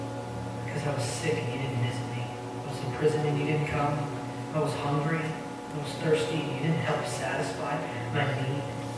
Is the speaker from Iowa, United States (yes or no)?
no; Texas, United States; And I grew up in Texas, and I understand the analogy.